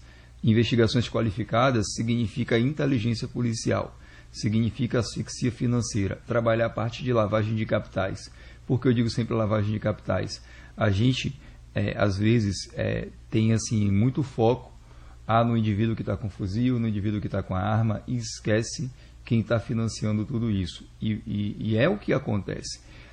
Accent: Itabuna, Bahia, Brazil; Eu nasci em Itabuna, no sul da Bahia.

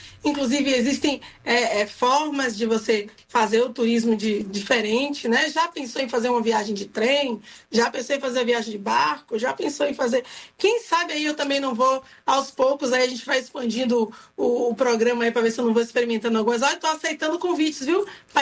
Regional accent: Salvador, Bahia, Brazil; Península de Itapajipe, que é meu lugar aqui, onde eu moro, onde eu nasci, onde eu vivo, onde eu estou o tempo inteiro, porque é o meu lugar, né?

